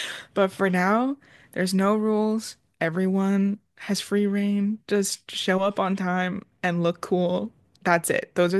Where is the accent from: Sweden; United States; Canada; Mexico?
Canada; Edmonton, Alberta; I am an artist from Edmonton, Alberta.